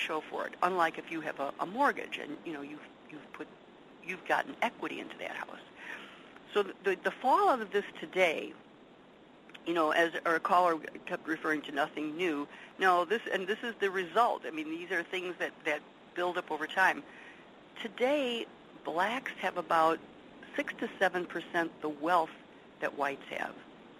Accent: Chicago, Illinois, United States; Oak Park is directly west of where I grew up in the West Side. So again, you could draw a line from the heart of downtown Chicago straight west, go past my house, and be in Oak Park.

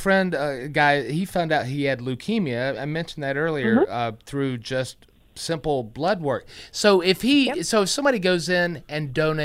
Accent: New York, United States; you're going to say it's because I'm from New York.

